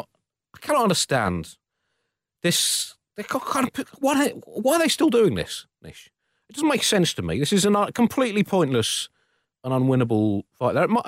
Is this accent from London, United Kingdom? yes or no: yes; London, United Kingdom; I was not thinking, as a Londoner, right, I hope the mayor gets a bit creative on this one.